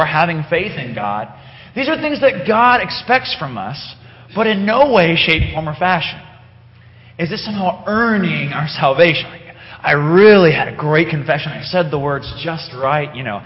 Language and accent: English; Alabama, United States; I sometimes don't confess as much that I'm from the South by my speech. A lot of people are like, "Wait, you're from Alabama?" It's like, 'cause I don't always talk like I used to talk a little more when I was living down there.